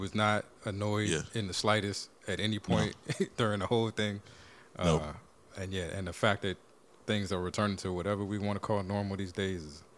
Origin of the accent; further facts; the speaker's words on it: Texas, United States; born there; I'm not a Texan. I'm not from here. Was born here, so that's you.